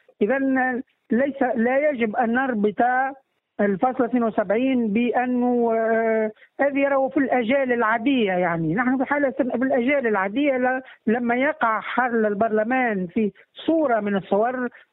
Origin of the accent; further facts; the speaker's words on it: Tunisia; وتستنزفنا نحن كتونسيين.